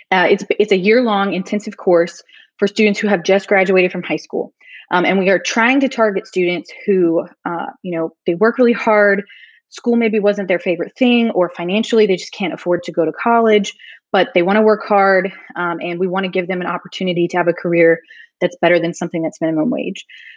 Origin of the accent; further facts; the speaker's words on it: Mississippi, United States; because of growing up in Mississippi, I've always had kind of a passion for really wanting to bring more opportunities into the state for our students